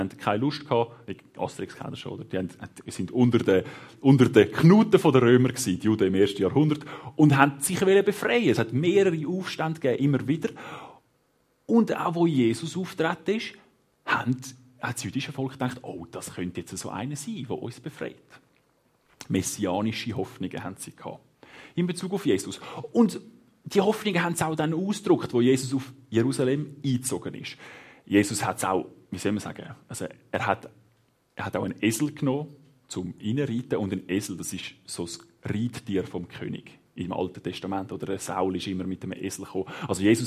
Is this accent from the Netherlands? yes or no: no; Hinwil, Zurich, Switzerland; Ich bin in Hiwil aufgewachsen, in Werne zu Hause.